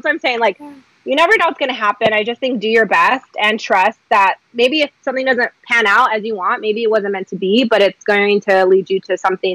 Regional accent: Whittier, California, United States; It's called Whittier College. I'm from Whittier. And I lived at home with my parents.

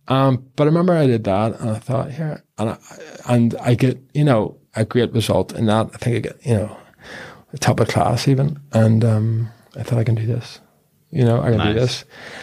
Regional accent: Belfast, Northern Ireland, United Kingdom; growing up in Belfast in the 80s and 90s

